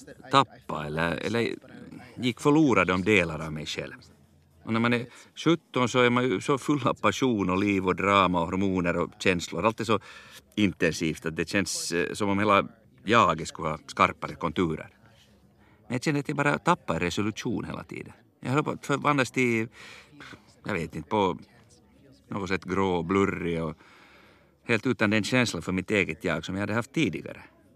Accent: London, Ontario, Canada; also born or lived in Vancouver; now in Sweden; Jag växte upp i London, Ontario, gick i skola i Toronto och tog en examen i engelska, teater och biologi.

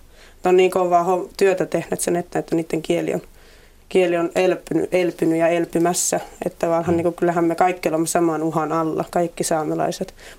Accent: Enontekiö, Lapland, Finland; minä olen siis Länsi-Lapista enontekijöiltä

